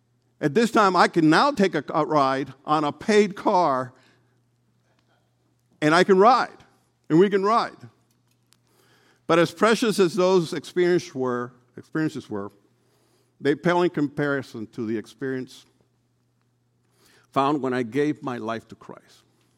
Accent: Puerto Rico; also born or lived in Hardin County, Kentucky; Right, I am from Puerto Rico, but Hardin County is Fort Knox. I happen to be an Army brat. That's where my father was stationed. So I was born in the South and then went to live way south.

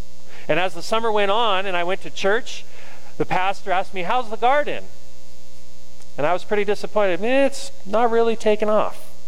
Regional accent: Sedona, Arizona, United States; Now, the thing you got to understand about agriculture in where I grew up in Sedona is that we lived near Oak Creek.

